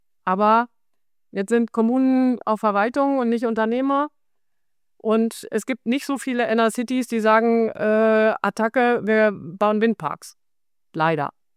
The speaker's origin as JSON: {"language": "German", "town": "Hanover", "region": "Lower Saxony", "country": "Germany", "said": "Ich komme aus Hannover."}